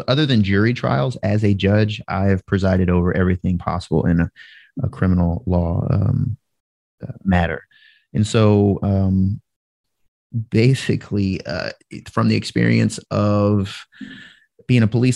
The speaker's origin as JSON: {"language": "English", "town": "Savannah", "region": "Georgia", "country": "United States", "said": "So a little bit about myself. I'm from Savannah."}